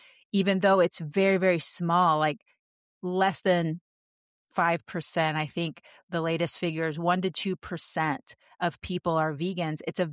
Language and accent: English; Texas, United States; also born or lived in Panama; I'm Panamanian. I identify as Latin American, but I was raised 3/4 of the year in Texas when I was growing up, not around a lot of Latin Americans.